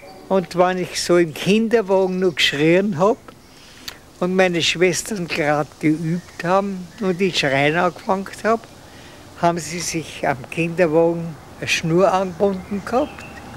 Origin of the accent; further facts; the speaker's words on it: Linz, Upper Austria, Austria; born there; Ich bin geboren in Linzer.